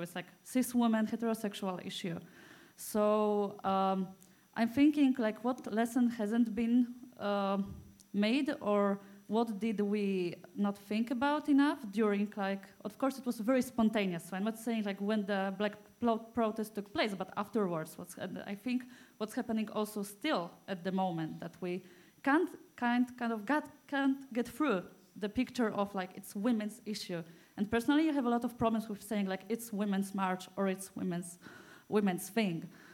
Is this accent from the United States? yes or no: no; Poland; English is a second language; I'm from the Warsaw Fellowship and from Poland.